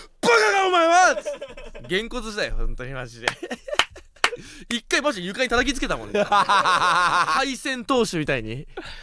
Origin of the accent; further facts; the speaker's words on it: Oshamambe, Hokkaido, Japan; ちちゃまんべ長いと書いておしゃまんべだ長いぞまんも入ってるおい長いだってマンだって入ってんだよ。でっかいワイドな町だよ。